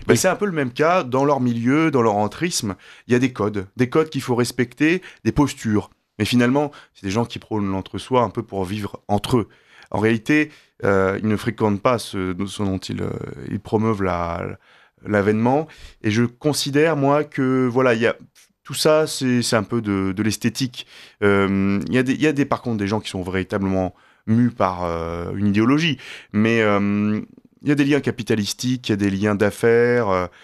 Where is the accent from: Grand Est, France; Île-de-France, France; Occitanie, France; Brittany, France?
Brittany, France; Moi, je suis breton.